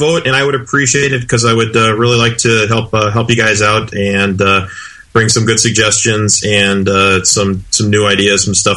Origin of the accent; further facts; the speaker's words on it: Milwaukee, Wisconsin, United States; I'm from Milwaukee, Wisconsin.